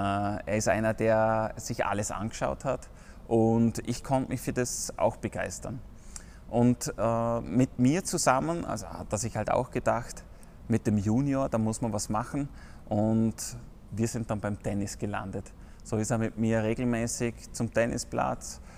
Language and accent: German; Dornbirn, Vorarlberg, Austria; ich bin aus Vorarlberg, Dornbirn, spiele für den UTC Dornbirn und den Rollstuhlclub Enyo Vorarlberg. Bin 37 Jahre.